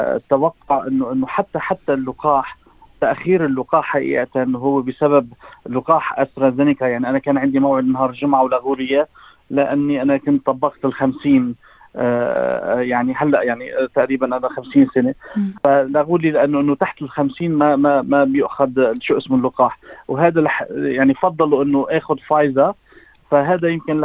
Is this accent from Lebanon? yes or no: yes; Lebanon; الضوء الأحمر اللي هي بلادنا لبنان